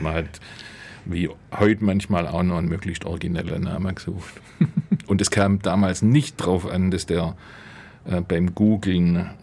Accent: Ulm, Baden-Württemberg, Germany; Ich bin in Ulm geboren und aufgewachsen, war eigentlich nur ein paar Jahre aus Ulm weg zum Studieren und kam dann wieder nach Ulm

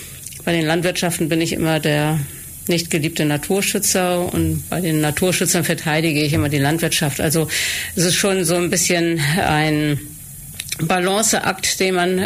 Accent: Hamburg, Germany; born there; now in Leipheim, Germany; Sie hören ja sicherlich, dass ich nicht aus dem Süden stamme in meiner Stimme. Ich bin eigentlich gebürtige Hamburgerin, aber immer durch Schule und Studium immer weiter in den Süden gekommen und hier dann im schönen Ulm gelandet. Bin auch in Ulm und um Ulm herum ganz schön viel herumgezogen und schließlich in Leipheim gelandet.

